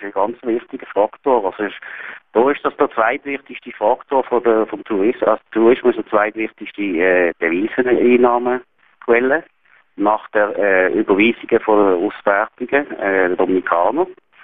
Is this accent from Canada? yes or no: no; Switzerland; weil vielleicht bei uns in der Schweiz vor 50 Jahren.